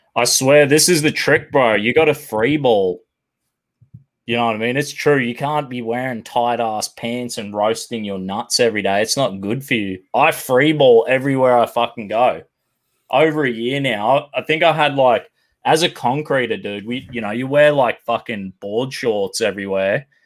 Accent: Australia; maybe it's because like being an Aussie, they think you're like some fucking crocodile hunter cunt, so they'd just be like, oh, fuck, he's Australian.

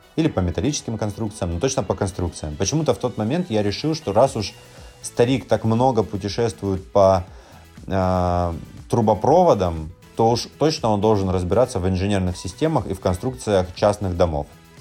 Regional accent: Krasnodar, Krasnodar Krai, Russia; Мы из Краснодара, здесь снега-то толком никогда не бывает.

